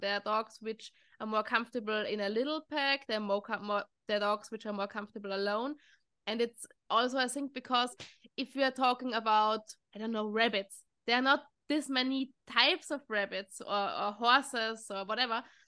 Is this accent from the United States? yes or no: no; Austria; English is a second language; now in England; but I'm originally from Austria. Now I live on an island close to England.